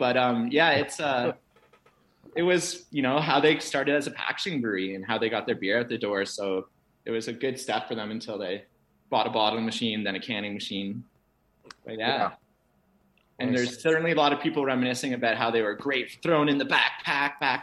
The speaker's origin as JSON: {"language": "English", "town": "Kingston", "region": "Ontario", "country": "Canada", "tie": "born or raised there", "said": "so I grew up in Kingston, Ontario"}